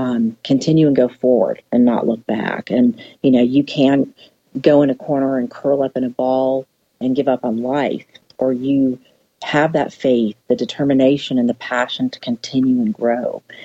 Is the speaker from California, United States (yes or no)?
yes; San Francisco, California, United States; now in Texas, United States; You know, I'm an Italian from San Francisco. I grew up in a very close, tight-knit family. And we moved here in the late 70s, and my father took a management position with the Texas Rangers.